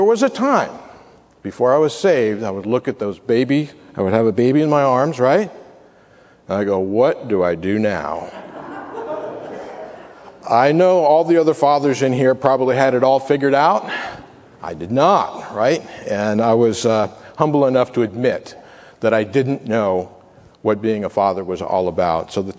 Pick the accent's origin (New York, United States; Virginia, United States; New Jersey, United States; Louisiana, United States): Virginia, United States; What if it's a snake or copperheads where I grew up in Virginia? There's lots of those around.